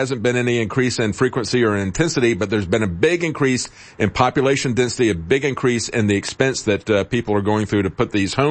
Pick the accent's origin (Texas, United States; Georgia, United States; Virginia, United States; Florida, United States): Florida, United States; I remember growing up in Florida